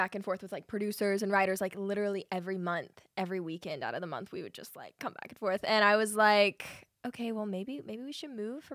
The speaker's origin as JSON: {"language": "English", "region": "North Carolina", "country": "United States", "tie": "born or raised there", "lives_now": "Nashville, United States", "said": "So I actually grew up in North Carolina."}